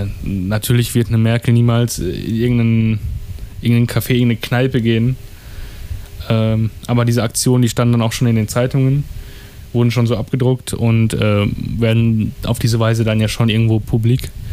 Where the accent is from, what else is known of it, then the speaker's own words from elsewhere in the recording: North Rhine-Westphalia, Germany; ich komme aus NRW, aus Ostwestfalen-Lippe.